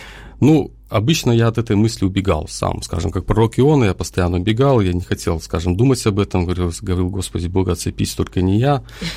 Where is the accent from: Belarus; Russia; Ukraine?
Belarus; moved away as an adult; also born or lived in Poland; Я сам родился в Беларуси, в принципе, вся моя, скажем так, 25-летняя жизнь была в Беларуси, потом, соответственно, принял решение, ну, скажем так, под зовом Господа Бога, соответственно, чтобы выехать в Польшу.